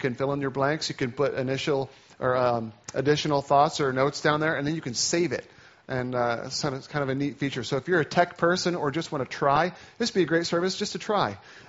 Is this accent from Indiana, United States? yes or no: yes; Indiana, United States; I grew up in Indiana, not Indiana, Pennsylvania, just Indiana, and went to school in Pennsylvania and have been serving as a pastor in New York State for the last 9 years.